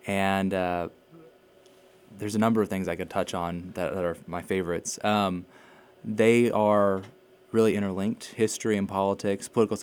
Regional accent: Lawton, Oklahoma, United States; Yeah, so I was born and raised here in Lawton, Oklahoma. Been here all my life

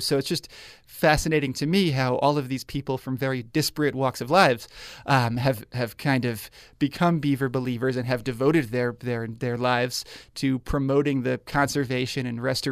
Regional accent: New York, United States; I grew up in New York.

